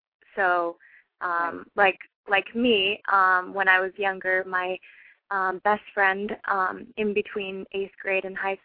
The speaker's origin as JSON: {"language": "English", "town": "Lowell", "region": "Massachusetts", "country": "United States", "tie": "born or raised there", "also_born_or_lived": "Utah", "said": "I grew up in Lowell."}